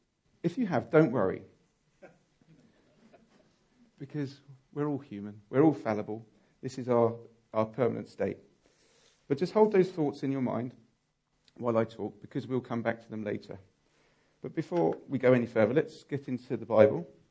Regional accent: London, United Kingdom; I was raised in Catford, South East London.

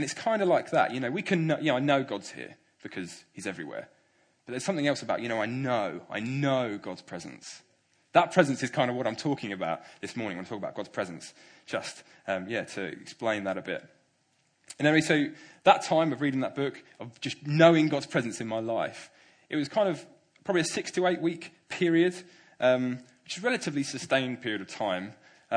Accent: Woking, South East England, United Kingdom; I grew up in Woking. I was part of the Coin Church, which is part of New Frontiers and now also part of Commission.

